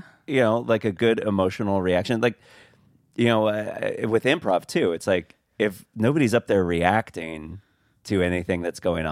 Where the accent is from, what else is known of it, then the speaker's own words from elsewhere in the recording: Portland, Oregon, United States; also born or lived in New York; now in Los Angeles, United States; When I first moved out to LA, I moved from New York. I left New York, went home to Portland for a bit, and then came down here to LA.